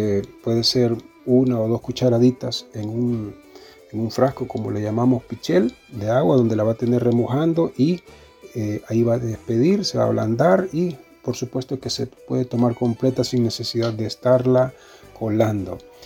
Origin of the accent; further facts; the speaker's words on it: El Salvador; eso es muy también de nuestra tradición como familias salvadoreñas, la consumimos.